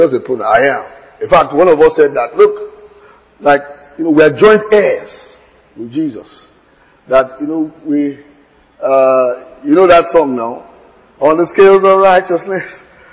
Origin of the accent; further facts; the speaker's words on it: Nigeria; When you say Son of God, what's on my mind as a Nigerian is a male boy, male son.